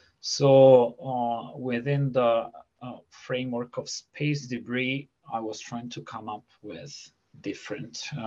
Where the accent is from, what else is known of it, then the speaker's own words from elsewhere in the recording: Rome, Lazio, Italy; English is a second language; Yeah, so I'm Italian. I was born in Rome. And pretty much, yeah, I grew up there. I did all my studies there.